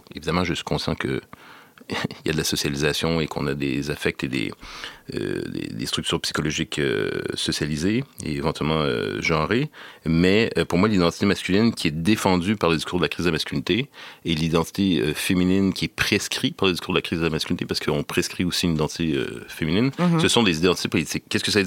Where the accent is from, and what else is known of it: Quebec, Canada; born there